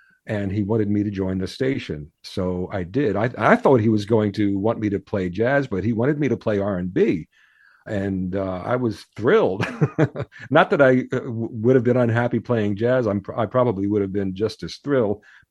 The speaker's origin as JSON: {"language": "English", "town": "Philadelphia", "region": "Pennsylvania", "country": "United States", "tie": "born or raised there", "said": "even though I grew up in Philadelphia, I split my time between South Philly, which was my urban experience, and a small suburb about 3 miles away from the edge of the city."}